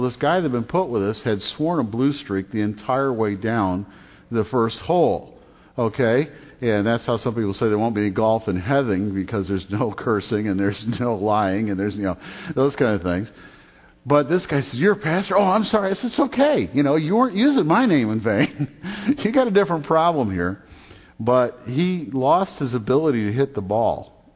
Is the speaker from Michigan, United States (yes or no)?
yes; Michigan, United States; also born or lived in Indiana; I'm from Michigan. You know, when I graduated from college, I'd spent 4 years at Taylor in Indiana